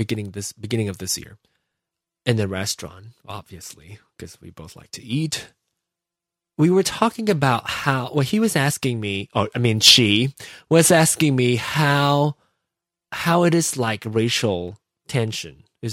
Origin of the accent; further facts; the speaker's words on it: Malaysia; now in United States; growing up in Malaysia and grew up in that environment